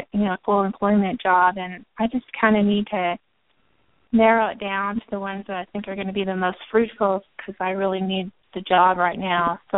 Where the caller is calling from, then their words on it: New Mexico, United States; I'm calling from New Mexico.